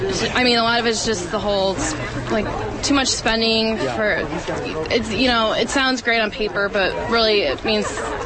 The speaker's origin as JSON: {"language": "English", "country": "United States", "said": "I'm an American."}